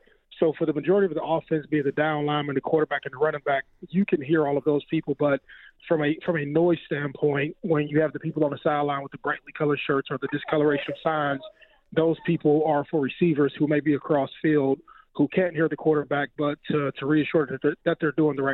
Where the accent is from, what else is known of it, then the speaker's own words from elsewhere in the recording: Ohio, United States; I'm from Ohio, went to Ohio State and played against Michigan and the whole gig.